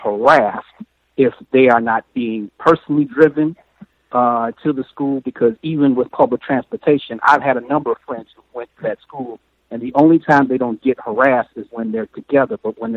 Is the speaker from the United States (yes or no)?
yes; Chicago, Illinois, United States; So I grew up in the Morgan Park area, which is right next door.